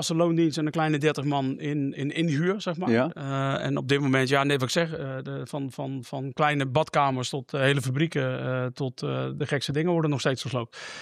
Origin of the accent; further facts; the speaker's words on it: Tiel, Gelderland, Netherlands; 47 jaar oud, geboren en getogen in Tiel. Opgevoed in een ondernemersgezin.